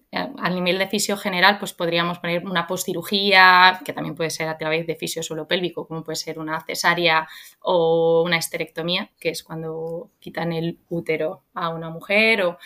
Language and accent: Spanish; Santander, Cantabria, Spain; Y soy de Santander, de una ciudad del norte de España, con mar. Muy necesario en mi vida el mar. Y soy lo que aquí llamamos STV, que es Santander de toda la vida. Es decir, que he nacido